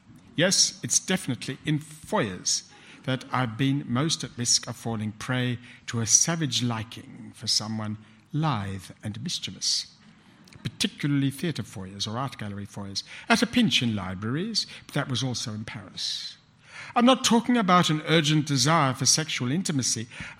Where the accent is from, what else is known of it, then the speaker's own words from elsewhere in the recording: Lane Cove, New South Wales, Australia; I was brought up in Lane Cove. Lane Cove was, in 1940-something, was Christian.